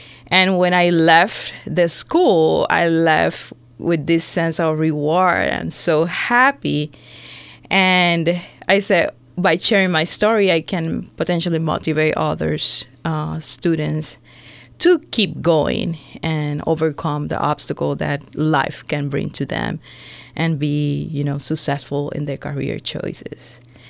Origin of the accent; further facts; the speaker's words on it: Puerto Rico; I'm born and raised in Puerto Rico.